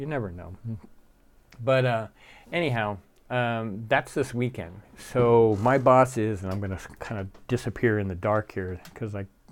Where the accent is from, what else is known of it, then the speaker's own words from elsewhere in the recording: Nova Scotia, Canada; I'm from Nova Scotia, Canada. I've driven in snow quite often.